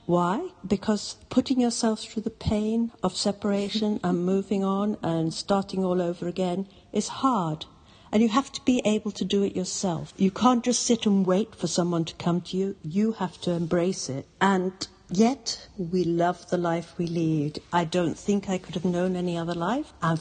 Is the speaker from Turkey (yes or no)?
no; Hong Kong; also born or lived in South Africa / Netherlands / England; I was born in Hong Kong and grew up mainly in Hong Kong, but also had periods in South Africa and Holland and briefly in England, which, although is my passport country, Britain, that is, doesn't feel like home